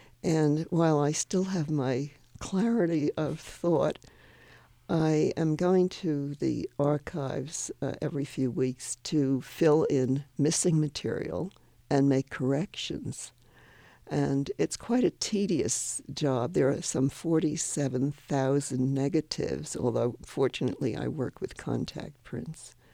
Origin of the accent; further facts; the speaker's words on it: New York City, New York, United States; But I think growing up in New York City, I was exposed to many wonderful museums and art galleries